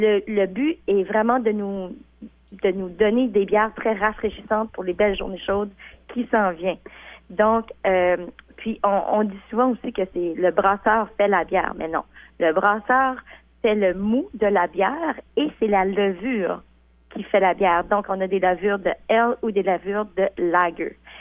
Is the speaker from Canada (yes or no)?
yes; New Brunswick, Canada; Là, je dis que je viens du Nouveau-Brunswick.